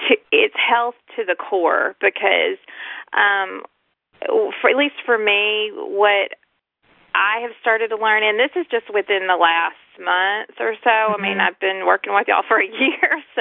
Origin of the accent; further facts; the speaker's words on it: Texas, United States; Now you're going to laugh, because I'm from Washington. Well, I'm originally from Texas. So here I was, so far away from home